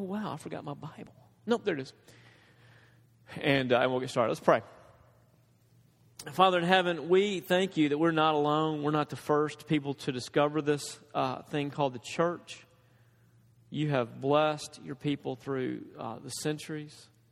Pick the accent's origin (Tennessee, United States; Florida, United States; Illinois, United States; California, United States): Tennessee, United States; Dresden; I grew up in Dresden, Tennessee, where we didn't have a lot of math. We did not offer any advanced math courses in our school.